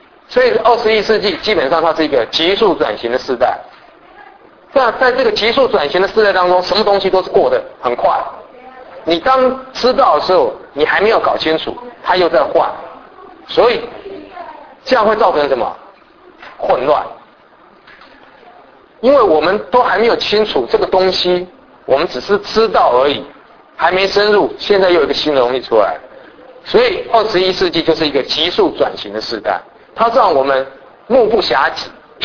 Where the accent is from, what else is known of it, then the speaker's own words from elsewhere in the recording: Taiwan; 我是从台湾来的。